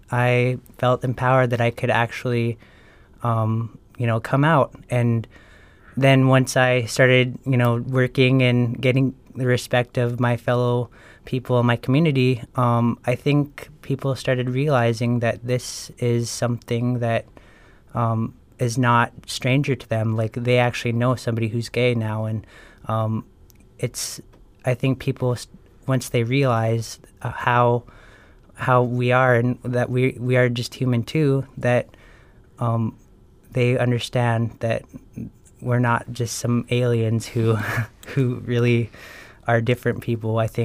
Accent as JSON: {"language": "English", "town": "Dillingham", "region": "Alaska", "country": "United States", "tie": "born or raised there", "said": "You know, I think my hometown, Dillingham, has been very kind, and I come from a very loving family and people."}